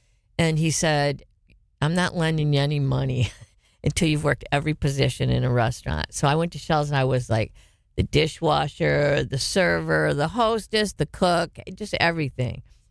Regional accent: Detroit, Michigan, United States; And I'm from Detroit. So. Most of the time, I want that square Detroit pizza

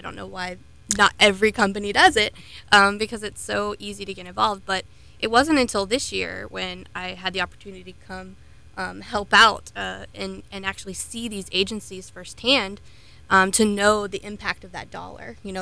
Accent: Brevard, United States; I mean, I've lived here my whole life. I was born here in Brevard

